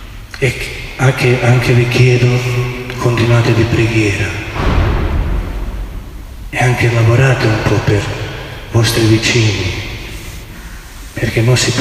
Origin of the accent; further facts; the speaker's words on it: Međugorje, Federation of Bosnia and Herzegovina, Bosnia & Herzegovina; Italian is a second language; Non vi dico questo perché sono di Međugorje